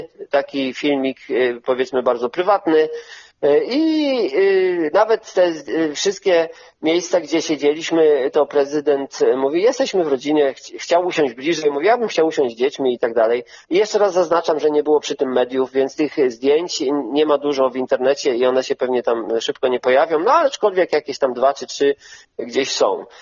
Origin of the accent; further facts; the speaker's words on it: Pomeranian Voivodeship, Poland; ja i żona pochodzimy z Kaszub, mówimy po kaszubsku, jesteśmy Kaszubami